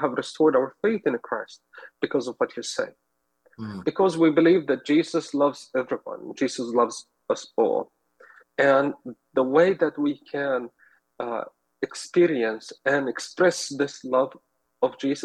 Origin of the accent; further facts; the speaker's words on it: Gaza, Gaza Strip, Palestine; I'm a Palestinian Arab Christian. I was born in Gaza, and I serve in Bethlehem.